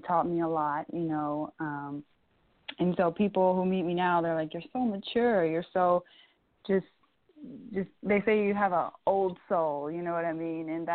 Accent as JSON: {"language": "English", "town": "Athens", "region": "Alabama", "country": "United States", "tie": "born or raised there", "said": "Well, I was born in Birmingham, Alabama, but I grew up in a very small town by the name of Athens, Alabama."}